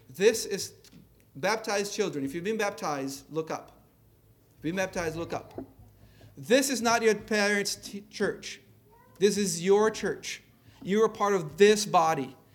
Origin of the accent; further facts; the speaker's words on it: Brazil; accent: Brazilian; English is a second language; You can enjoy my Brazilian accent as I misread words to you here today.